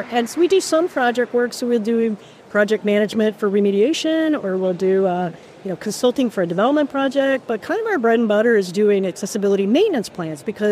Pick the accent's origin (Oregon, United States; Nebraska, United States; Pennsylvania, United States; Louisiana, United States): Oregon, United States; I am. I'm from Oregon.